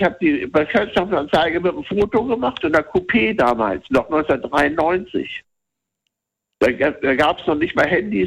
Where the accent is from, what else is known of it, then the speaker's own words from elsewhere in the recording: Laatzen, Lower Saxony, Germany; Ich bin ja hier in Laatzen aufgewachsen.